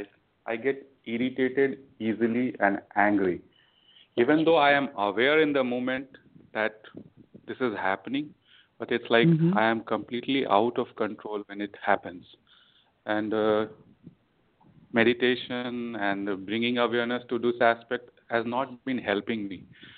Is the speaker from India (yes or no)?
yes; India; Hello. Thanks for taking my call. I am from India.